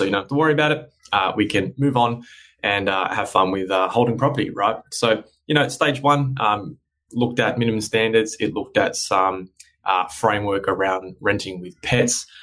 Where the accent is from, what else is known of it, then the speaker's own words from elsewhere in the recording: New South Wales, Australia; I came from New South Wales, and when I came to Queensland